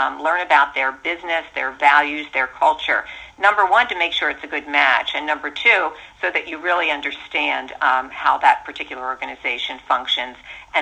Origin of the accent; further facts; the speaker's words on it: Philadelphia, Pennsylvania, United States; ran for the local regional board, which was in Philadelphia, again, my hometown.